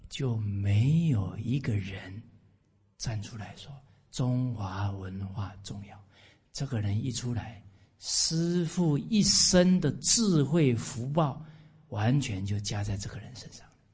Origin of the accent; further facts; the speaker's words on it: Taiwan; 因为这里只有我一个台湾人而已